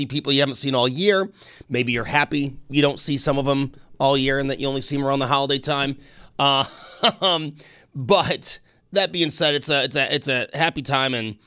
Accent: Buffalo, New York, United States; I'm from Buffalo. We're going to get into it.

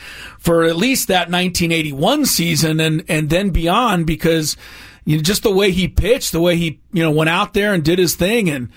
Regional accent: Los Angeles, California, United States; I grew up in Southern California in L.A.

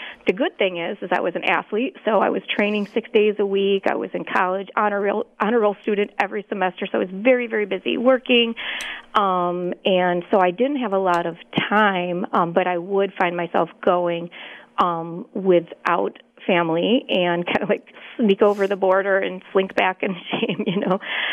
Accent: New York, United States; Well, I grew up on the East Coast in central New York, and I got introduced to gambling real early.

